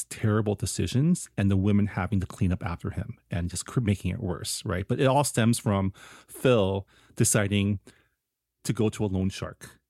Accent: Toronto, Ontario, Canada; born there; So I was born in Toronto, but I didn't grow up there, but I do have family there, so I visit a lot.

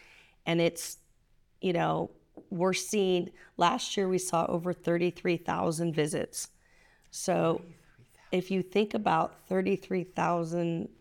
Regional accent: Santa Barbara, California, United States; You know, I grew up in Santa Barbara, and my goal in life is to continue on making this the best community around.

